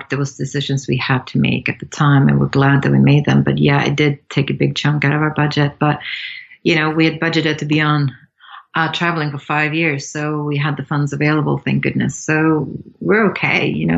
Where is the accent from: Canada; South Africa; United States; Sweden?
Sweden; I'm from Sweden